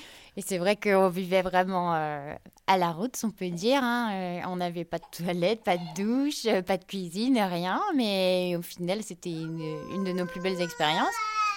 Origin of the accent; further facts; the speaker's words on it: Quimper, Brittany, France; Moi, je suis bretonne. Donc voilà, je suis née à Quimper, dans le Finistère. Ça n'a pas été facile de quitter la Bretagne